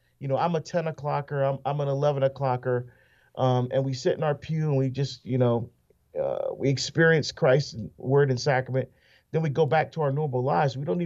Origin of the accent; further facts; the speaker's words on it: Newark, New Jersey, United States; I grew up in the Archdiocese of Newark in New Jersey.